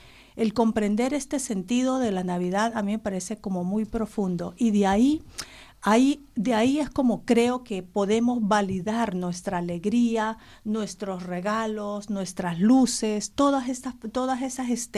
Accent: Venezuela; o nosotros las vivimos como sociedad venezolana

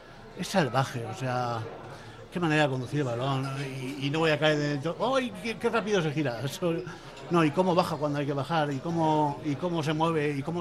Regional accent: Bilbao, Basque Country, Spain; No, sí, sí, somos bilbaínos. No, o sea, es verdad, somos muy bilbaínos.

